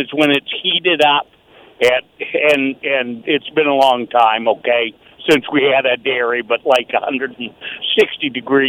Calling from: Maine, United States; I'm from Maine, and I'm a dairy farmer

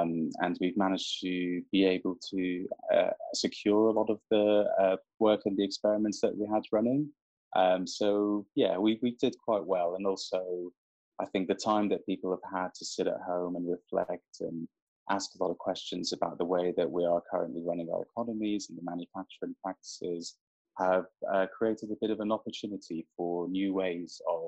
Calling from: London, United Kingdom; So I'm calling from London, UK.

